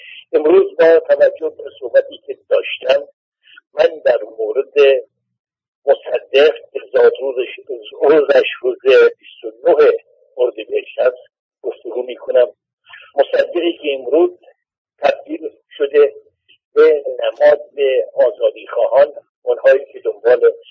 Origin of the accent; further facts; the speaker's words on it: Iran; به عنوان یک ایرانی که به آزادی و ایران علاقمند هستم